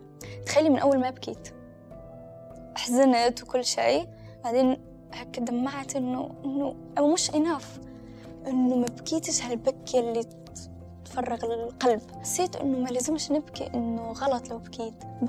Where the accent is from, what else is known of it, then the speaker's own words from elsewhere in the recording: Tunisia; طفولتي بسيطة في تونس، كل عمري عشت في تونس يعني.